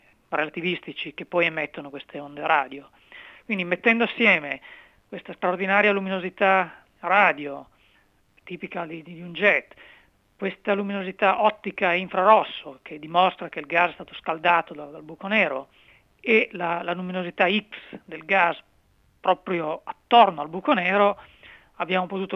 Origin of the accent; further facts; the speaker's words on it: Turin, Piedmont, Italy; now in Perth, Australia; Io sono nato e cresciuto a Torino.